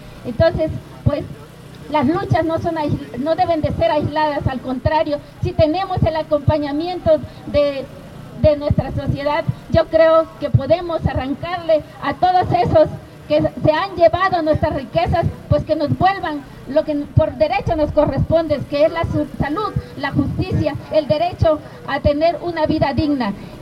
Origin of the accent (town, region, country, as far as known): Mexico